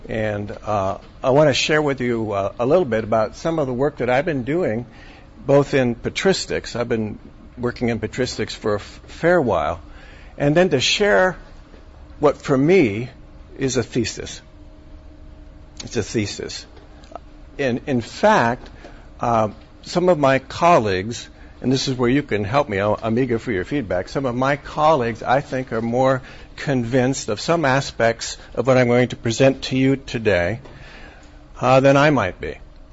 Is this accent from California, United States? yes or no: yes; Los Angeles, California, United States; I'm American. And grew up in Los Angeles, and you're looking at an old Jesus freak.